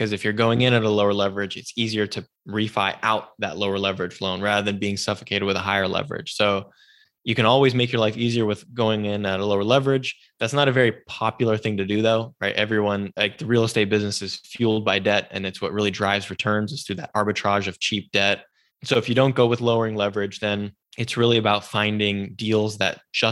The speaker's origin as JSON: {"language": "English", "region": "California", "country": "United States", "tie": "born or raised there", "said": "And the other major influence was growing up in Silicon Valley, a lot of tech startups, you know, the big tech companies and things like that."}